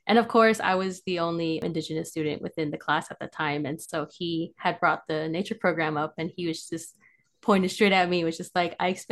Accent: Farmington, New Mexico, United States; I am from Farmington, New Mexico, and I'm currently at San Juan College, and I am studying for my associates in biology. And I'm from the Navajo Nation tribe.

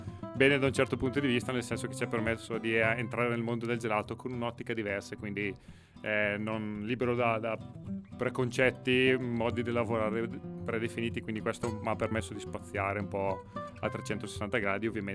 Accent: Bergamo, Lombardy, Italy; Io sono di Bergamo, quindi da me il raviolo, declinato localmente, il tortello

